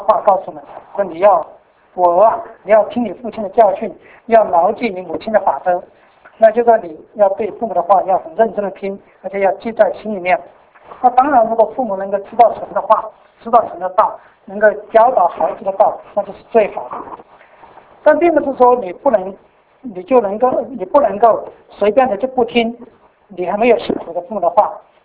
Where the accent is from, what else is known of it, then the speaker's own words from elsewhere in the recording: Sichuan, China; 那我们在四川长大的时候